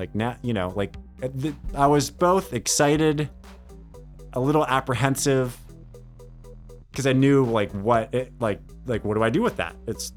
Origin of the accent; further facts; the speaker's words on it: Portola Valley, California, United States; now in Fremont, United States; So I grew up in Portola Valley.